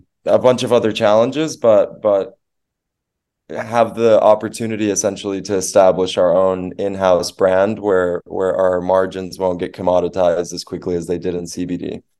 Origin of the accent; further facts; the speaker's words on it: Venezuela; so my family, you know, for a few generations now in South America, I'm originally from Venezuela